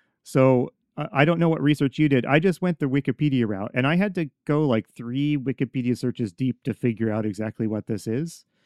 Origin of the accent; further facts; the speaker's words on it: United States; I'm an American. I've never heard of it.